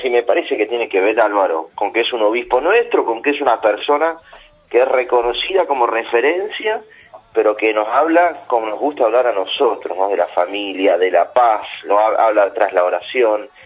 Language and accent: Spanish; Argentina; como argentino, por supuesto, que te emociona